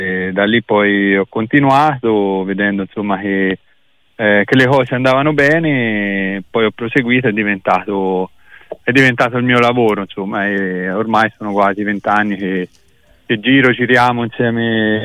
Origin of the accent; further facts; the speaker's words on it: Siena, Tuscany, Italy; born there; Sì, sono nato a Siena 35 anni fa. In una famiglia insomma senese